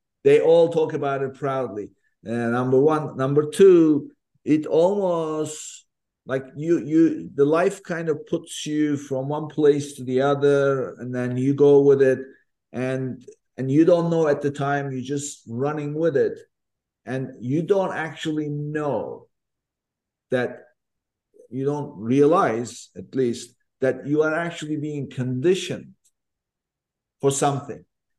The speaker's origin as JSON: {"language": "English", "country": "Turkey", "tie": "born or raised there", "said": "where I grew up in Turkey"}